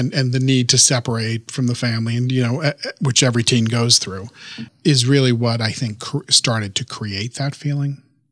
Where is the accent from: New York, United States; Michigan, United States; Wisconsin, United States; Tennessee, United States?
New York, United States; Queens; So I was born in Queens and raised in Queens and near Long Island. So in a ethnic Roman Catholic family. Sort of half Irish, half Italian.